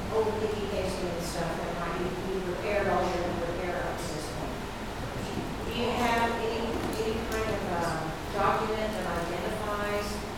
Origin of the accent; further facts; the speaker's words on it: Tulsa, Oklahoma, United States; Well, actually, I'm from Tulsa